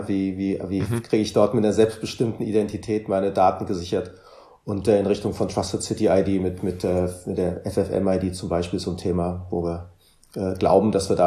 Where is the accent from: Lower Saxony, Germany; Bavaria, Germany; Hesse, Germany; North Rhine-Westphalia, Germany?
Hesse, Germany; Frankfurt; Ja, ich komme aus Frankfurt.